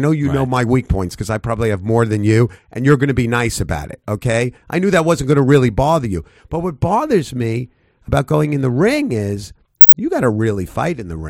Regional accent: New York, United States; Growing up in Brooklyn, New York, and going to public school, I guess I don't want to spar.

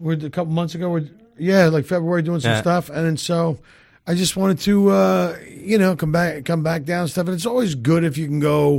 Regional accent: Philadelphia, Pennsylvania, United States; Yeah, I grew up in Philadelphia, so it's always about, you know, that's the preference.

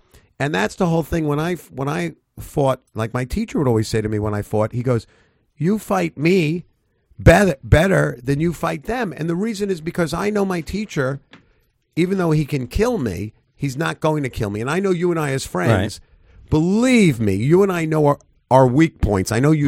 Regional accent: New York, United States; Growing up in Brooklyn, New York, and going to public school, I guess I don't want to spar.

